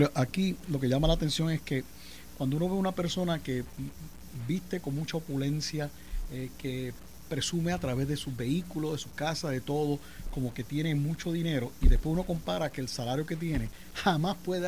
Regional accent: Carolina, Puerto Rico; De Carolina, por cierto, de mi pueblo.

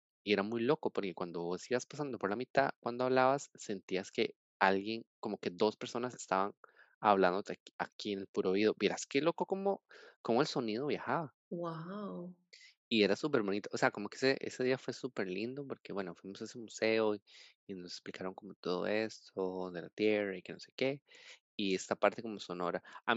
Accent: Costa Rica; ah, nosotros somos de Costa Rica, estamos viajando

